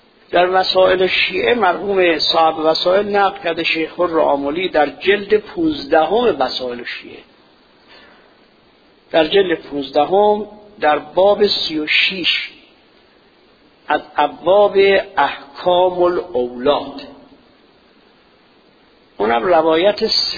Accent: Iran; ما الان ایرانیم، آب و فرات نداریم

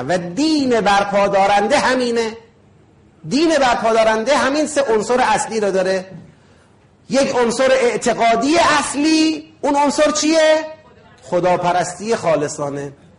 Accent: Iran; گفتم اینجوری از ایران اومدم.

